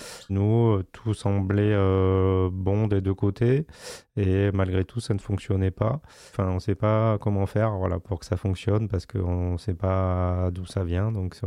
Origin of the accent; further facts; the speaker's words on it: Bergerac, Nouvelle-Aquitaine, France; je suis natif de Bergerac. Et, bon, j'ai un peu bougé dans mon enfance, mais on est revenu en 99 sur Bergerac.